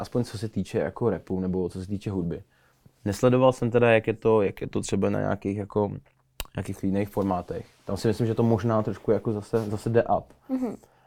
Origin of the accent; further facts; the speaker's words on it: Ústí nad Labem, Ústí nad Labem Region, Czechia; pak jsme vlastně zjistili, že jsme oba z Ústí